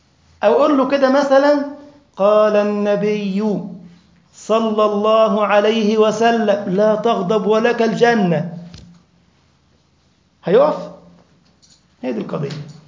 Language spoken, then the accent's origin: Arabic; Egypt; فكان صاحبنا عندنا في مصر يقعد بعد اذان الظهر ساعة